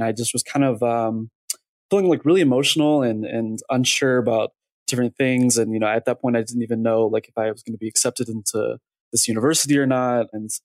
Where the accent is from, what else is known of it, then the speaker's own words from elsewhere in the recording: Mississippi, United States; moved away as an adult; also born or lived in Louisiana / Spain; now in Dallas, United States; So I'm born and raised, or actually I was born in Louisiana, but raised in Mississippi. I lived there most of my life. I lived in Spain for a little while during college, during an exchange semester. And then I ended up moving here to Dallas.